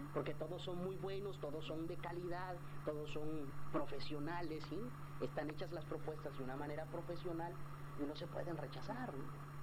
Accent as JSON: {"language": "Spanish", "region": "Baja California", "country": "Mexico", "said": "Nosotros no somos raza, no somos chicanos, no somos pochos, no somos nada de eso. Nosotros somos mexicanos que vivimos en Baja California."}